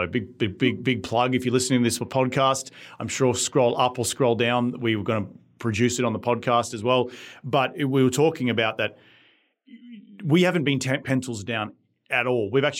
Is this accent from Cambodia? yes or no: no; Australia; And I come from Australia, where I know growing up, my dad was like